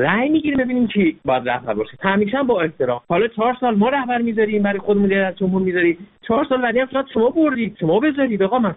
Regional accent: Iran; ما ایرانی هستیم مثل شما

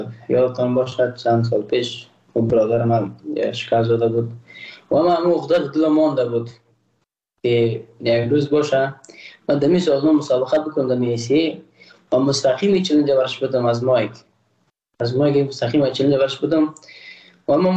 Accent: Afghanistan; ما تاجک نیستم. احساس کنم ما ازبک پشتون نیستم، ما یک افغان هستم

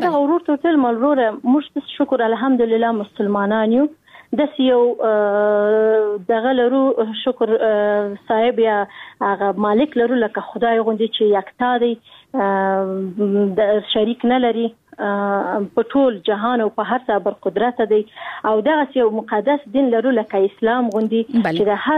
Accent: Afghanistan; زموږ افغانان دغه فکر کوي چې موږ غیرت لرو ناموس لرو شکر مسلمانان یو نو طبعا موږ په دغه ماحول کې را لوی شوی

